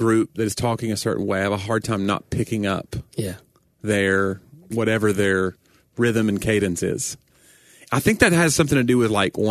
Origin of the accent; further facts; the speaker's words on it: Tennessee, United States; Well, I've had people say to me they expected my accent to be a lot thicker when they heard that I was from Tennessee. Now, I vary it. I probably vary the intensity of my accent in my show